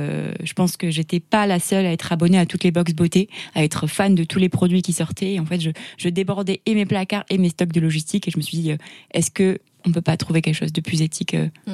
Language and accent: French; Southern France, France; j'ai 27 ans et je suis la cofondatrice de Grise et je suis originaire du sud de la France.